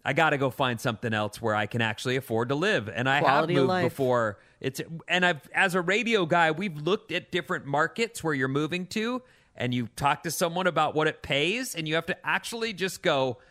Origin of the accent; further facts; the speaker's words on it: California, United States; I'm from here. This is my home. This is where I want to live. I'm a Californian.